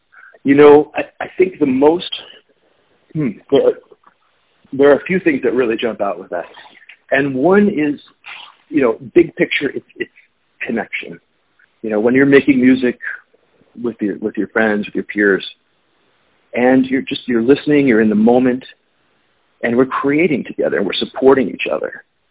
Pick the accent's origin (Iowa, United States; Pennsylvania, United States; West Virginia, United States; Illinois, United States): Illinois, United States; Oak Park; also born or lived in Washington, D.C.; Born in the D.C. area, but yeah, I grew up here in Chicago, actually just outside in Oak Park, Oak Park River Forest.